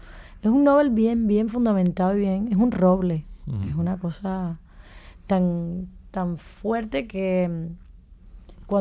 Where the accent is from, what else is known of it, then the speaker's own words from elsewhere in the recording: Cuba; no tengo el peso que puede tener en la literatura erótica de Pedro Juan Gutiérrez, por ejemplo, en mi país.